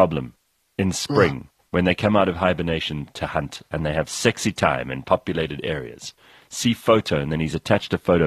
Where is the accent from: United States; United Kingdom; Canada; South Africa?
South Africa; As soon as people hear that I'm South African or I meet other South Africans